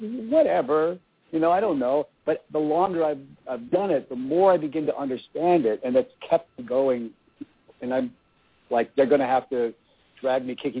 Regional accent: Portland, Oregon, United States; I used to, you know, I'm from Portland originally. That's where Kim came to take my classes

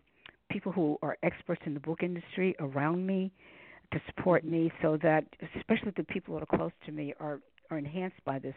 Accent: New York, United States; But I was born and raised in New York, so a lot of our black history, a lot of us don't know.

